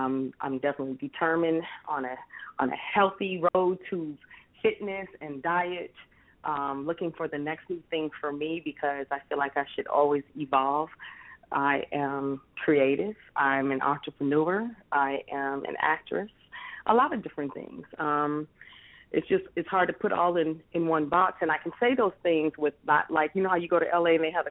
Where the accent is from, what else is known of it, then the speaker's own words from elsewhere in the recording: Arizona, United States; I'm from Arizona.